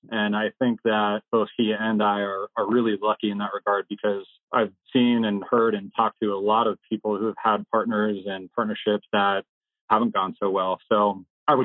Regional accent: Aspen, Colorado, United States; So fast forward from growing up in Aspen, going through high school there, I was finishing up school at Colorado State University

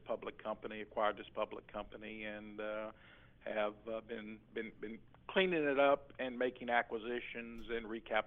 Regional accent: Louisiana, United States; Born and raised in Louisiana, graduate from Louisiana State University in Baton Rouge.

